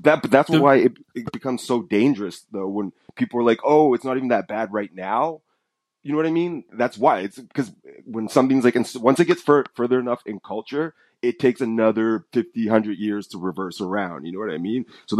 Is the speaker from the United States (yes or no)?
yes; United States; I'll say we because I'm American, we have more guns out there than anyone else